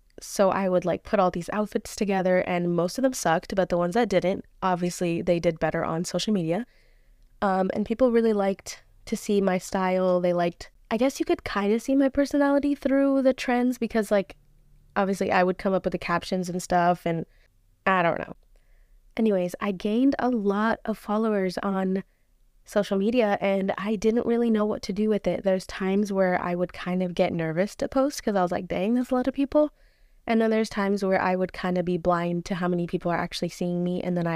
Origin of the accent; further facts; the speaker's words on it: United States; I am Algerian fully. My parents are both from Algeria and I was raised in America.